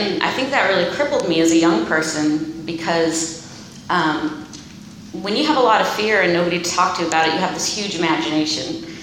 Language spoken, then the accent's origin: English; Arroyo Grande, California, United States; from Arroyo Grande, and I'm an alcoholic.